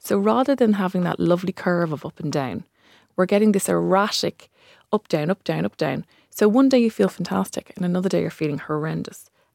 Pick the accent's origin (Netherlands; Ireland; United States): Ireland; And if I'm an Irish pharmacist who's well educated, and I didn't even know it was happening to me